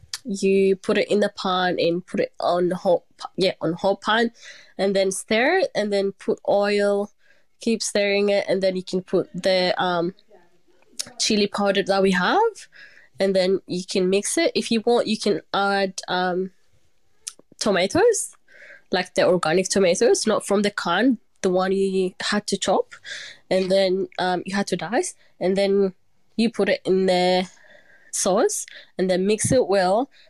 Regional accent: Ethiopia; now in Wollongong, Australia; we came to Wollongong straight from Ethiopia, and it feels really like home.

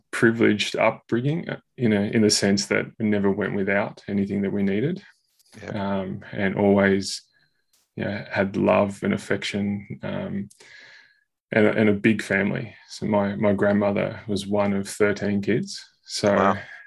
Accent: Pascoe Vale, Victoria, Australia; In a northwest of Melbourne, a suburb called Pasco Vale, affectionately known as Paco. It's the Australian way.

